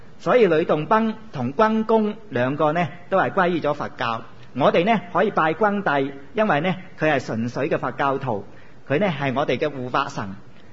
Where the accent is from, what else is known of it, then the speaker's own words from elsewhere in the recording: Hong Kong; 係我哋香港人叫㗎啫